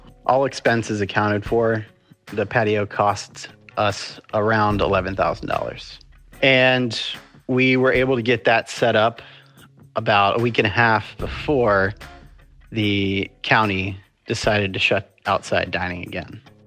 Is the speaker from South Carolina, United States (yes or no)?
yes; Charleston, South Carolina, United States; to bring some amazing stuff from my hometown in Charleston, South Carolina